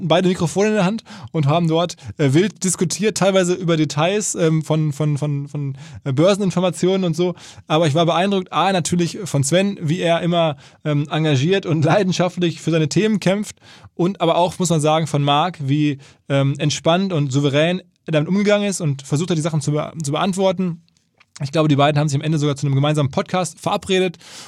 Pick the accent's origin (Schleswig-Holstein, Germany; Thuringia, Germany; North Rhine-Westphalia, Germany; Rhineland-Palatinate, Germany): North Rhine-Westphalia, Germany; Essen; das Ruhrgebiet oder in meinem Falle einfach meine Heimat. Vor 40 Jahren in Essen auf die Welt gekommen